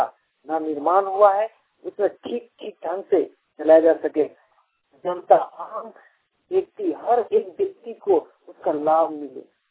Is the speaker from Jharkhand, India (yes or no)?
yes; Jharkhand, India; राही बस्ती नर्रा पंचायत बोकारो झारखंड का निवासी हूँ